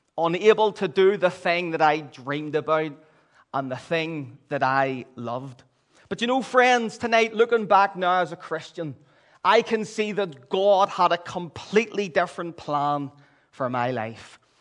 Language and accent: English; Belfast, Northern Ireland, United Kingdom; I'm from the Donegal Road area in Belfast